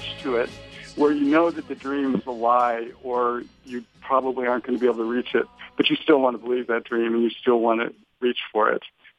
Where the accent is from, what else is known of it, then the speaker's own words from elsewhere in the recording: Seattle, Washington, United States; from Seattle